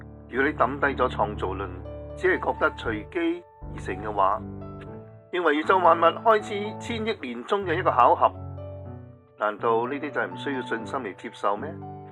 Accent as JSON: {"language": "Chinese", "country": "Hong Kong", "tie": "born or raised there", "said": "我是生于香港，长于香港，细小而有奇妙的国际都会，"}